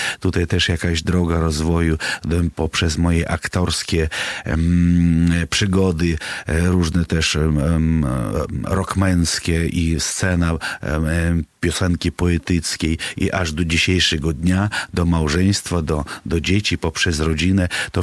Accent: Siberia, Russia; Ja urodziłem się na Syberii, wychowałem się tam, matka moja Rosjanka, ojciec pół Polak, pół Rosjanin

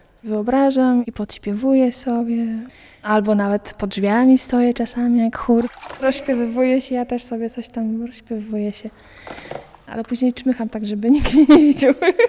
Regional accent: Białystok, Podlaskie Voivodeship, Poland; Jestem córką osób, które są związane ze wsią. na Podlasiu, ale równocześnie tato plus jego rodzice kupili dom w Białymstoku. I właśnie wychowywałam się przy Jurowieckiej.

